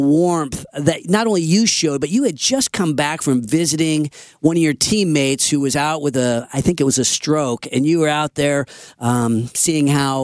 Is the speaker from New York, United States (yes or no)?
no; Roseville, California, United States; I grew up in Roseville.